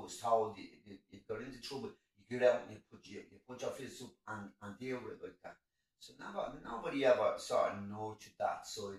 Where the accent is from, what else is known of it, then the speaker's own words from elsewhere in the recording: Cork, Munster, Ireland; I was born in the Kiln, the old Kiln, and I was christened in St. Francis Street. And so I'm a Liberty boy anyway, but I'm from Fighting Man. I'm from the Flats.